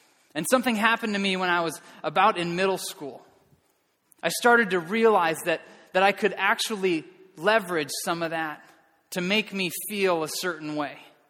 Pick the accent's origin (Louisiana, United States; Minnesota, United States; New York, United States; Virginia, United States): Minnesota, United States; Edina; I grew up right here in Edina. I had a great family that loved me and I loved them.